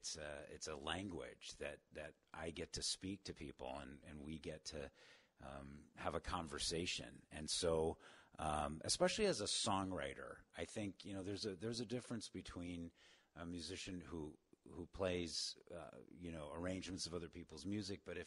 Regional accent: Cleveland, Ohio, United States; I grew up in Cleveland, and I started writing jingles in Cleveland

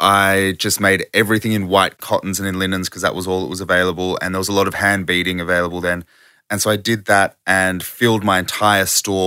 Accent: Australia; And so I'd classify myself as an Australian designer and retailer.

